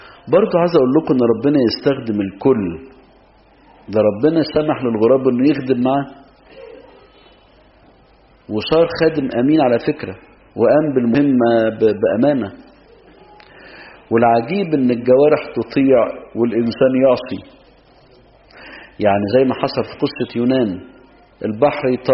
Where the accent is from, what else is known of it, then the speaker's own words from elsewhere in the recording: Egypt; بارك لي يا بابا، ده مش عندنا في مصر في مكان تاني